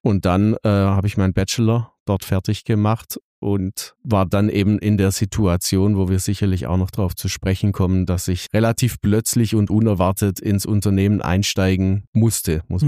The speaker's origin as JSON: {"language": "German", "town": "Trochtelfingen", "region": "Baden-Württemberg", "country": "Germany", "tie": "born or raised there", "said": "Ich bin hier in Trochtelfing geboren, ich bin direkt an der Firma aufgewachsen"}